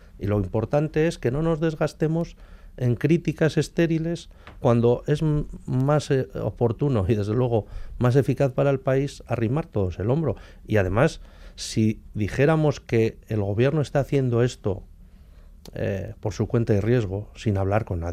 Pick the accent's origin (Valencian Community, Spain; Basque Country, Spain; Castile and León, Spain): Basque Country, Spain; Abanto y Ciérvana; yo soy de la zona minera y en aquella época había un 57% de paro juvenil en mi pueblo, en Abanto y Ciervana, y un 36% de paro global